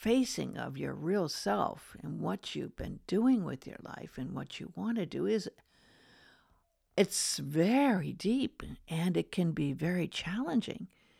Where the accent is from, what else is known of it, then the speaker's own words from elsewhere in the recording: Beverly Hills, California, United States; Now, I grew up in Beverly Hills in Hollywood